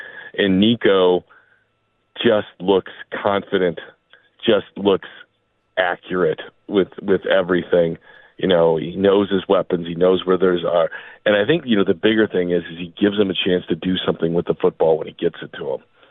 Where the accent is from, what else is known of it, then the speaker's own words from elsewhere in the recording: Chicago, Illinois, United States; I'm from Chicago.